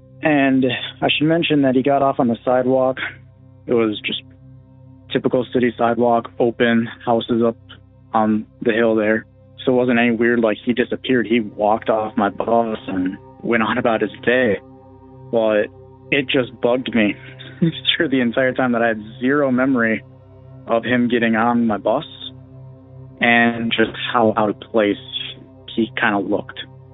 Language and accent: English; Minnesota, United States; I'm from Minnesota.